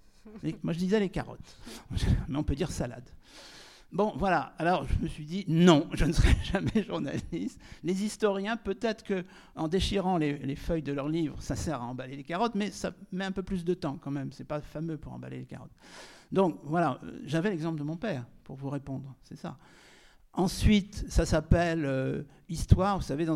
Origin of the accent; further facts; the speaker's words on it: Rennes, Brittany, France; also born or lived in Fougères; Alors, je suis né à Fougères, mais j'ai plutôt grandi à Rennes.